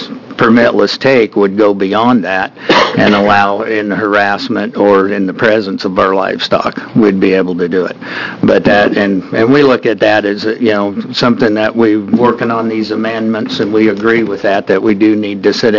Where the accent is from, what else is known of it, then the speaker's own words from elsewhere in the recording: Oregon, United States; I'm the Oregon Cattlemen's Wolf Committee Chairman. I'm from Wallowa County